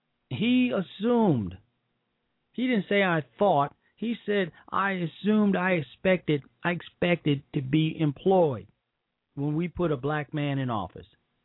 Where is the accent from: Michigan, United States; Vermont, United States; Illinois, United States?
Illinois, United States; Chicago; from my hometown of Chicago